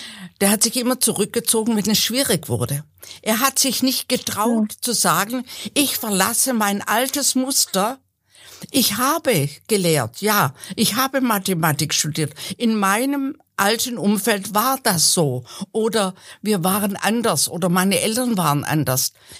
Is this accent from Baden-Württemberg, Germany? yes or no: yes; Baden-Württemberg, Germany; moved away as an adult; now in Leipzig, Germany; Schauen Sie, ich bin Schwäbin. Ich kam nach Leipzig. Es war einfach nur ein Kulturbruch.